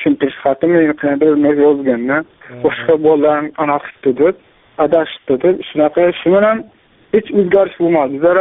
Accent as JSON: {"language": "Uzbek", "region": "Kashkadarya Region", "country": "Uzbekistan", "said": "Qashqadaryodanman, Ertobog' tumanidan, Anloq qishlog'idan bo'laman."}